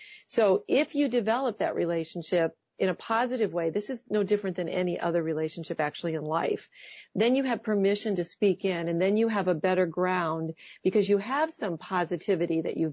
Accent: Midwest, United States; I grew up in the Midwest. We always do this kind of thing.

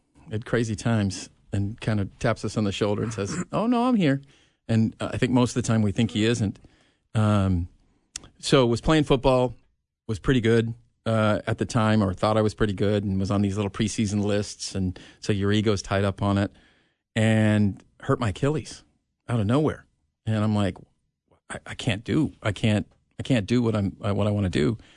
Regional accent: Ireland; I'm Irish. We're famous for kind of making stuff up.

